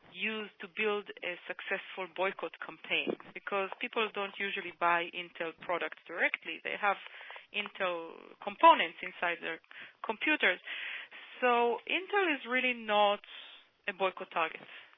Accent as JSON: {"language": "English", "town": "Kiryat Ono", "region": "Central District", "country": "Israel", "tie": "born or raised there", "said": "I grew up in Israel in a town called Kiryat Ono. Kiryat Ono, my hometown, was also built in the area or next door to a Palestinian village that was totally erased."}